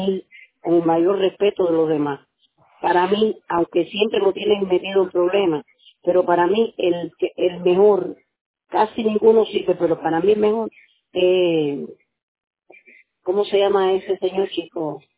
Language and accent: Spanish; Cuba; como yo soy cubana